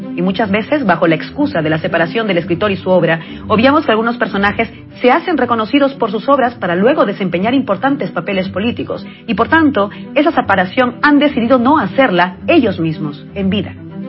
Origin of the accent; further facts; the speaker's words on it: Peru; Y como peruana, como lectora acérrima de algunas de sus novelas, como un adolescente que creció leyendo La ciudad y los perros o Conversación en la catedral